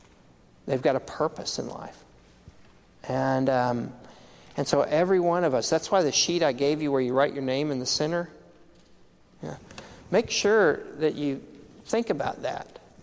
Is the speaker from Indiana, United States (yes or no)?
no; Texas, United States; A great illustration of this, being a Texan, rattlesnakes are pretty regular in Texas, okay?